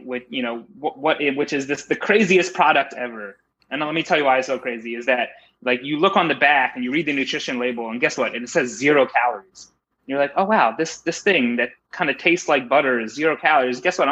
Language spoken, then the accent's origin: English; Philadelphia, Pennsylvania, United States; or I'm from Philly, they'd have like a Seitan cheesesteak.